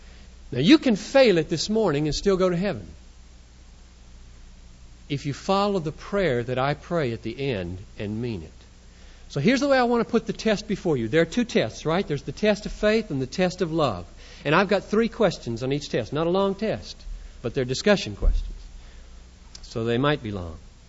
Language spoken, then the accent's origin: English; Cameroon; I'm very sensitive to this issue of reading because I came from Cameroon where 80% of the people in the churches can't read.